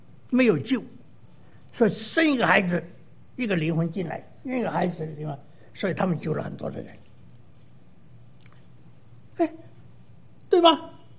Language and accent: Chinese; China; 就像我们中国人洗筷子一样，怎么洗的啊？